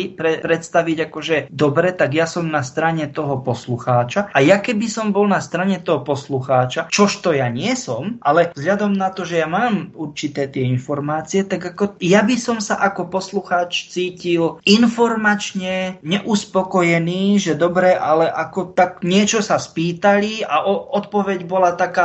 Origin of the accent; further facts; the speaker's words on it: central Slovakia, Slovakia; lebo ja som hrdý Stredoslovák, ja sa za to nehambím